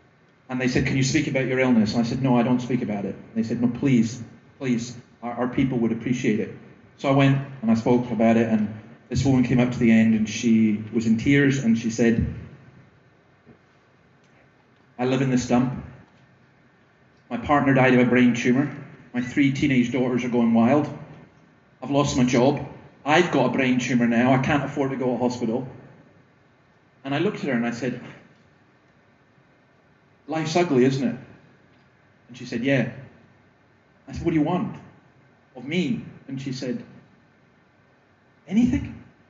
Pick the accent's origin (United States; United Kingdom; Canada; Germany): United Kingdom; Scotland; This is a harder thing for me as a Scotsman to do, fitting all the stereotypes.